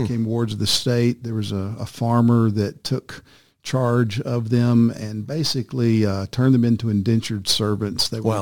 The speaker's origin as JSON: {"language": "English", "region": "Texas", "country": "United States", "tie": "born or raised there", "moved": "as an adult", "lives_now": "Florida, United States", "said": "Yeah, I was born and raised in Texas. Never thought I would leave. You know, Texas born, Texas bred."}